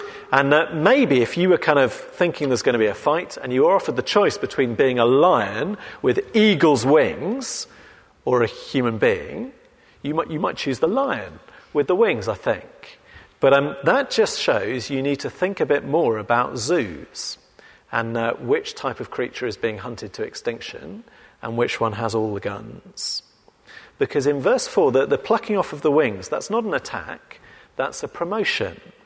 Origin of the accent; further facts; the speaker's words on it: England, United Kingdom; accent: English; So 100, 150 years ago, the world was ruled by people with my accent, which when you think about it now just seems a bit funny, doesn't it? The idea of English people ruling the world